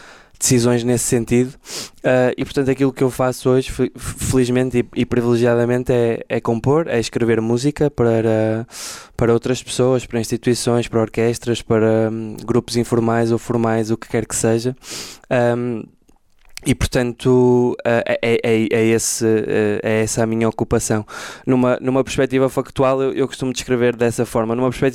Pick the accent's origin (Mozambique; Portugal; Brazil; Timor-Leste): Portugal; Braga, Norte; born there; also born or lived in Lisbon; Portanto, eu nasci aqui em Braga, mas quando fiz 18 anos fui para Lisboa estudar composição.